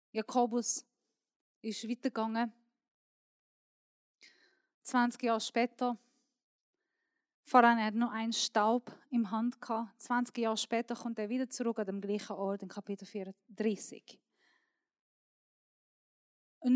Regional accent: Iran; German is a second language; Wenn ich umschaue, ich bin Iranerin

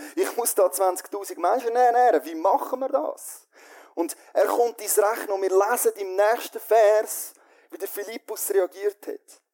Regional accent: Switzerland; wir als Schweizer können uns mit dem Denken ein Stück weit identifizieren

